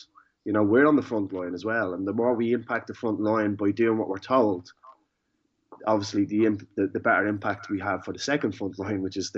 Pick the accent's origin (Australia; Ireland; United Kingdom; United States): Ireland; who we are as Irish people, and that we ask the question to ourselves of, what did you do when the coronavirus or the COVID-19 epidemic hit the country?